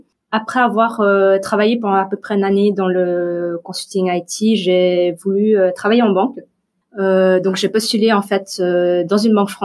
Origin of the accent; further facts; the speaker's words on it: Switzerland; born there; donc je suis suisse d'origine vietnamienne, donc née en Suisse, avec un passeport suisse.